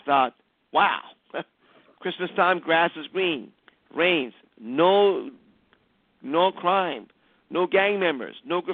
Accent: Iran; I'm from Iran.

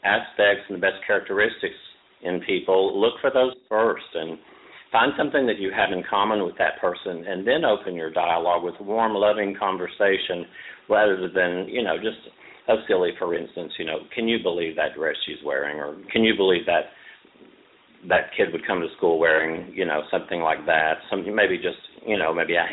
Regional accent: Nashville, Tennessee, United States; now in Arkansas, United States; I grew up in Nashville, Tennessee. I now live in Arkansas, but I still do some songwriting with other people in Nashville

